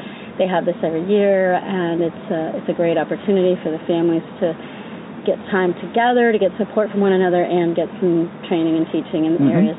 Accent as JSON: {"language": "English", "town": "Barre", "region": "Vermont", "country": "United States", "tie": "born or raised there", "said": "So I grew up in Barre, Vermont, a small town in Vermont, and dated my high school sweetheart"}